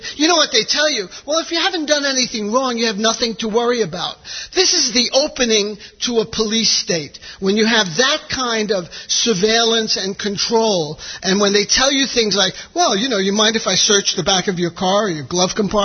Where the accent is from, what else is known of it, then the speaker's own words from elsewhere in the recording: New York, United States; we're from New York, if you couldn't tell from my accent